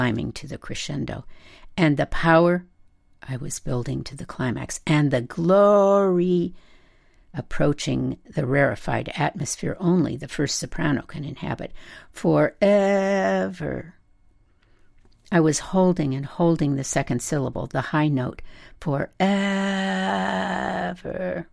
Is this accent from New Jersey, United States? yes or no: no; North Dakota, United States; As a child growing up in North Dakota, I felt myself wanting to grow tall and wild.